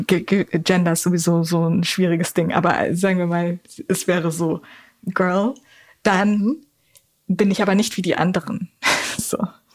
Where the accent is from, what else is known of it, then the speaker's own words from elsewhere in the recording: Germany; born there; aber ich bin in Deutschland geboren, weil es war noch Apartheid. Meine Eltern hätten nicht heiraten dürfen in Südafrika.